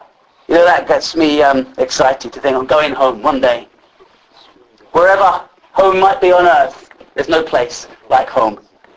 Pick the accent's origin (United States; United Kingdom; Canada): United Kingdom; London; because I'm a Londoner, born in London